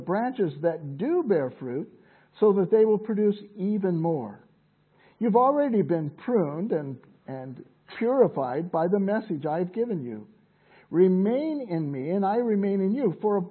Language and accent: English; Fresno, California, United States; I grew up in Fresno, California. It's a grapevine area. It's vineyard area all around there.